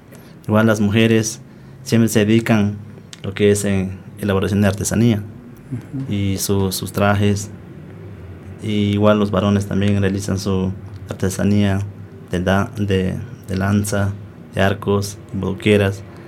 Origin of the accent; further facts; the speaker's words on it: Sucumbíos, Ecuador; soy de la provincia de Sucumbíos, de una comunidad Cofán Dureno.